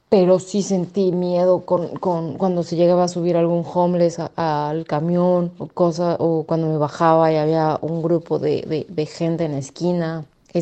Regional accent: Mexico City, Mexico; now in Australia; yo soy de la Ciudad de México, en México, entonces es una ciudad muy, muy grande, y de ahí pasar a una ciudad en Australia que fue Sydney, de por sí yo la sentí chica, y de ahí pasar a un pueblo

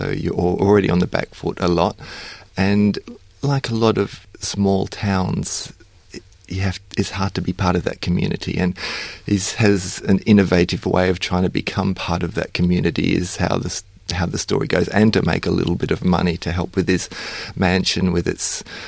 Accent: Australia; So I think being Australian is a little bit different.

